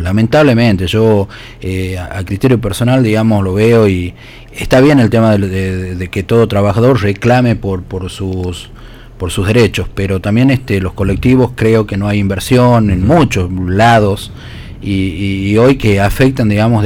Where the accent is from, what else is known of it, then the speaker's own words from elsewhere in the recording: Argentina; creo que como argentinos tenemos que estar más unidos